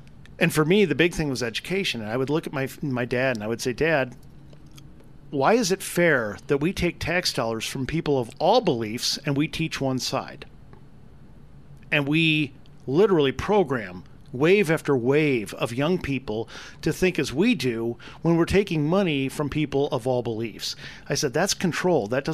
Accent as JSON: {"language": "English", "country": "Germany", "said": "First of all, by the way, I'm German. And so my home country, they're weird."}